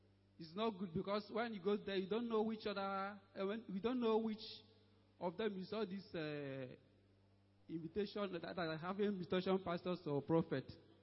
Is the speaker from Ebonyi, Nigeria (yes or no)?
yes; Ebonyi, Nigeria; This is my first time of coming here. I came from Ebonyi State.